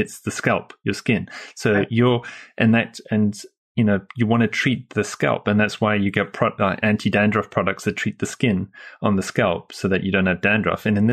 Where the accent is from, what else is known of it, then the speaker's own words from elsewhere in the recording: South Africa; And it sounds like I'm from South Africa.